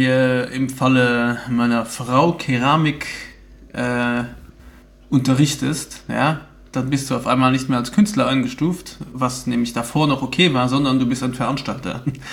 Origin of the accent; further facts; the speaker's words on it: Luxembourg; Bei uns in Luxemburg nennen wir das Carway oder K-Ways, weißt du, diese